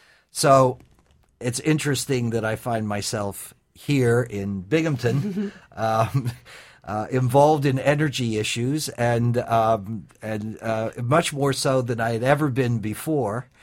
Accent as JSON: {"language": "English", "region": "England", "country": "United Kingdom", "tie": "born or raised there", "also_born_or_lived": "East Africa", "said": "I was born in East Africa, and he was working for the British government at that time, and a graduate of the London School of Economics. And we returned to England"}